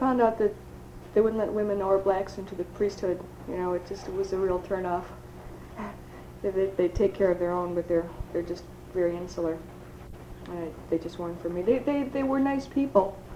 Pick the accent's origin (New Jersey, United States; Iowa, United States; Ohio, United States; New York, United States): New York, United States; Buffalo; Yes, I did. I grew up in Riverside.